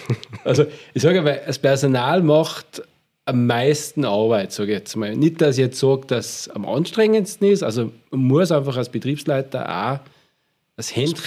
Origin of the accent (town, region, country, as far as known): Austria